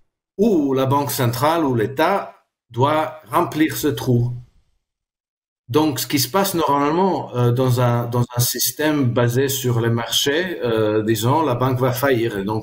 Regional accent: Croatia; French is a second language; Moi je viens de la Croatie, en Yougoslavie, on a eu une hyperinflation.

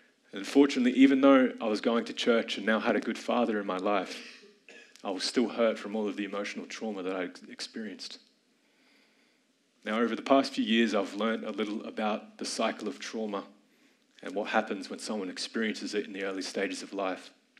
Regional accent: Brisbane, Queensland, Australia; born there; And I was born right here in Brisbane.

